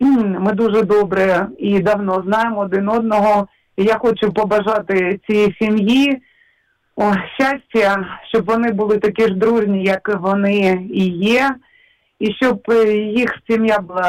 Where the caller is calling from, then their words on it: Sloviansk, Donetsk Oblast, Ukraine; я з міста Слов'янська.